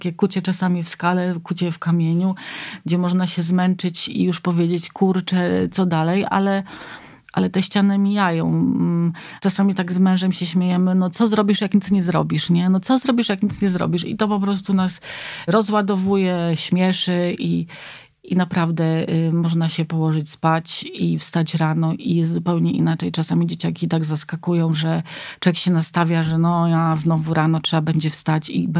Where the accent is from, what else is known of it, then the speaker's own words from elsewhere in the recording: Warmian-Masurian Voivodeship, Poland; bo mimo, że pochodzę z Mazur, nigdy nie pływam na jezioraku.